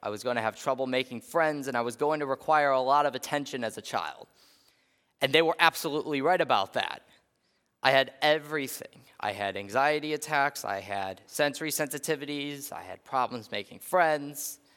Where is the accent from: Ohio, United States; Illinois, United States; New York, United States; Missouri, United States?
Illinois, United States; Westmont; born there; I was born in 2004 in Westmont, Illinois, which is a suburb of Chicago.